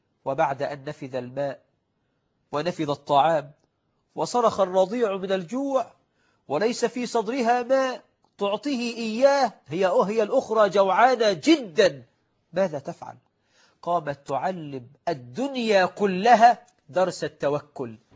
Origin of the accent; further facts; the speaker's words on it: Egypt; إحنا كمصريين أخوال جميع العرب